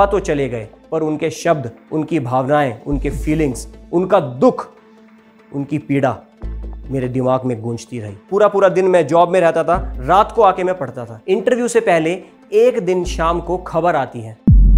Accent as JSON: {"language": "Hindi", "town": "Saharanpur", "region": "Uttar Pradesh", "country": "India", "tie": "born or raised there", "said": "मेरी कहानी शुरू होती है मेरे शहर से, सहारनपुर से। वहाँ मेरी 3 बड़ी बहनें और मैं उनका अकेला छोटा भाई।"}